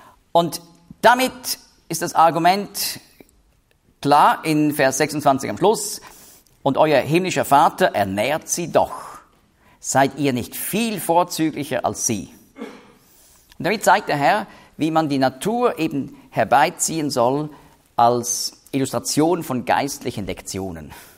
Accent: Switzerland; also, ich rede jetzt als Schweizer

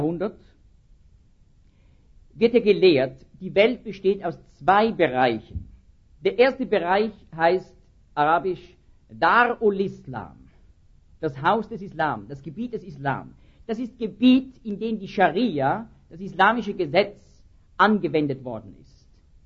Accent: Zurich, Switzerland; born there; In meiner geliebten Schweiz. Ich bin in Zürich geboren, meine Frau kommt von Basel her.

